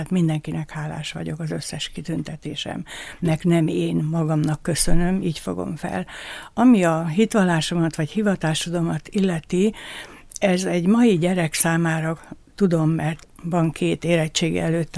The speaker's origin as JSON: {"language": "Hungarian", "town": "Ököritófülpös", "region": "Szabolcs-Szatmár-Bereg", "country": "Hungary", "tie": "born or raised there", "also_born_or_lived": "Porcsalma", "said": "Szatmár Ököritón születtem, és Porcsalmán jártam általános iskolába."}